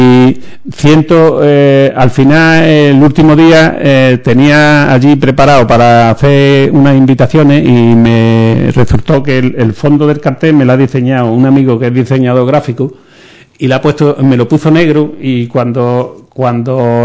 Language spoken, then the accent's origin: Spanish; Ubrique, Andalusia, Spain; el desnudo, creo que es este de mi pueblo, ¿no?